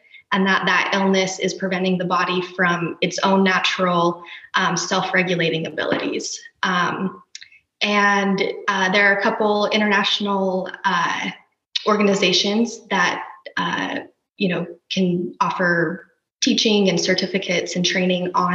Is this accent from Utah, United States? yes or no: yes; Utah, United States; born there; So I was born in Utah. I have one younger sister.